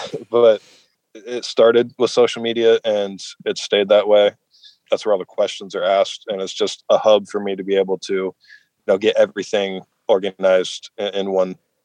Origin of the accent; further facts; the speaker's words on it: Logan, Utah, United States; And I'm from Logan, so it was really nice that everyone came out